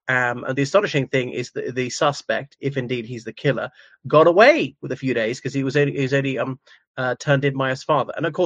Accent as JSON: {"language": "English", "country": "Ireland", "said": "from Ireland."}